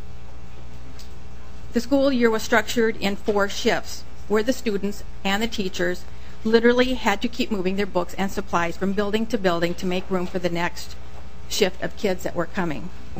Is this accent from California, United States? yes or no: no; Minnesota, United States; I grew up here in Minnesota, so I knew what good education looked like.